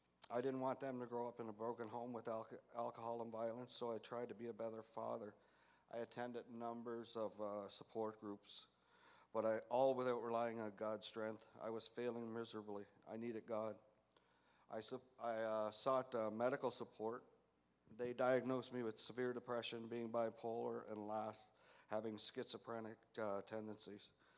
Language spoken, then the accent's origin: English; Cape Breton, Nova Scotia, Canada; I'm from Cape Breton, Nova Scotia. It was a small mining and fishing community. We didn't have much back then, but we had lots of fun.